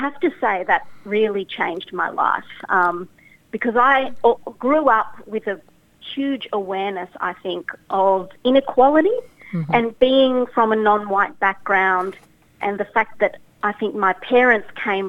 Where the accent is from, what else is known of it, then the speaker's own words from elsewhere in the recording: Melbourne, Victoria, Australia; And I was born in Melbourne. So I grew up in Australia, and have enjoyed all the amazing privileges and opportunities that Australia brings.